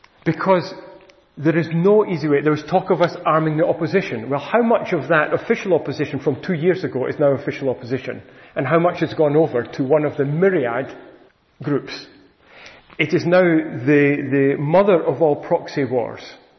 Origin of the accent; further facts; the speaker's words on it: United Kingdom; I think our values as British people